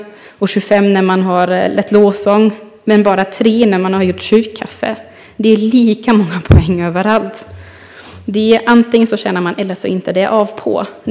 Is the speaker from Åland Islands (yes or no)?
no; Germany; Jag är ju uppvuxen i Tyskland och i Tyskland så gillar man system.